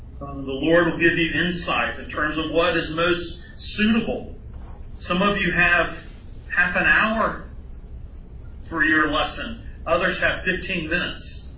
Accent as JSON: {"language": "English", "region": "Texas", "country": "United States", "tie": "born or raised there", "said": "I grew up in Texas, where the sense of the individual and pulling yourself up by your bootstraps and going gusto for whatever you're doing."}